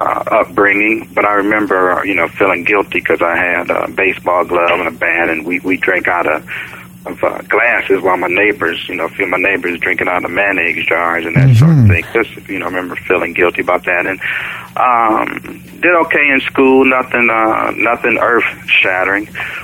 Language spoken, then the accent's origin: English; Akron, Ohio, United States; Okay, I grew up in Akron, Ohio. I was born in 1958, and Akron is a rubble capital of the world.